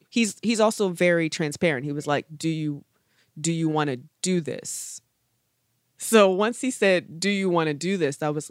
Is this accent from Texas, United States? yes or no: no; Baltimore, Maryland, United States; I'm from Baltimore, relatively bougie.